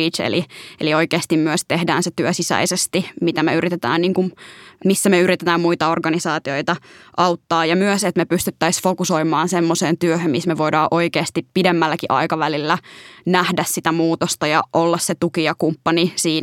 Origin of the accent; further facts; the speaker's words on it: Tampere, Pirkanmaa, Finland; accent: Tampere dialect; now in Helsinki, Finland; mä oon siis mixed race -identifioituva Tampereella syntynyt. Nyt mä en tiedä, rupeeko mun Tampereen murre tästä paistaa läpi, mutta siis Tampereelta loud and proud kotosin ja Helsingissä nyt noin 4 vuotta asunut, eli mä muutin aika lailla niin kuin maisterivaiheen lopussa sitten tänne